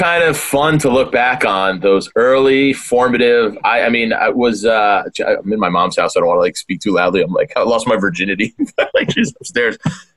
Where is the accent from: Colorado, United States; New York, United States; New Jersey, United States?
New Jersey, United States; Morristown; I'm, in my hometown now, hanging with my mom this week, and we went for a walk in downtown Morristown, New Jersey yesterday